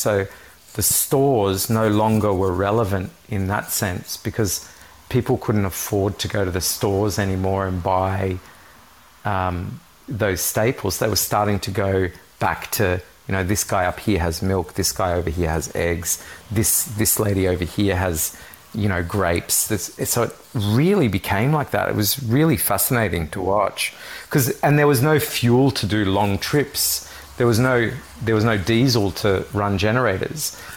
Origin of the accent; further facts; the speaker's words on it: Lebanon; moved away; my childhood when I grew up in Lebanon.